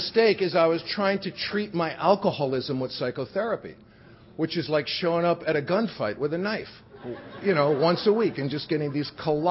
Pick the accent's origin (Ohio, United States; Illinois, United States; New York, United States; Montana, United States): New York, United States; Bronx; I grew up in the Bronx.